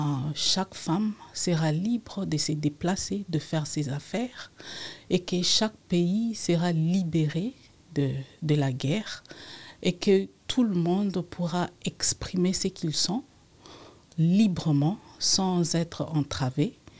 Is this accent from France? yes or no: no; Lubumbashi, Haut-Katanga, DR Congo; moved away as an adult; now in Canada; Je suis au Canada, ça fait maintenant 2 ans que je suis là. Je suis née au Congo, dans la République démocratique du Congo, bien sûr. Je suis née à Lubumbashi, d'une famille de 8 enfants.